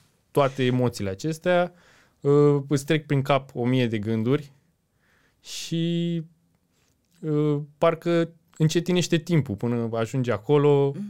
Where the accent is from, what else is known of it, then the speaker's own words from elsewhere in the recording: Râmnicu Vâlcea, Vâlcea County, Romania; mergeam la stadion în Râmnicu Vâlcea, sunt din Râmnicu Vâlcea